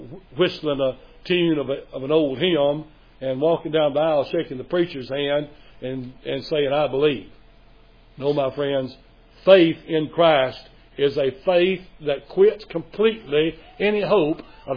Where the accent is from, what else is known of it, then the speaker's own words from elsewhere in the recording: Mississippi, United States; I'm ashamed that he came from my home state. And sorry that the people of Mississippi think more of him than they do our president